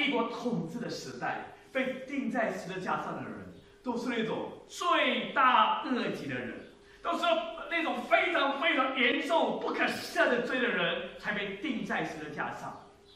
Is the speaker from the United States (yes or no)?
no; China; 特别我们作为中国人，我们从小接受了一个无神论的教育